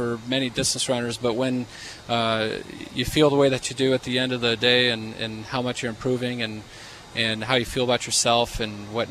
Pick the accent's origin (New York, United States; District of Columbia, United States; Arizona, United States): Arizona, United States; Phoenix; I grew up in Phoenix, and he took me out with the best 2 guys from the high school.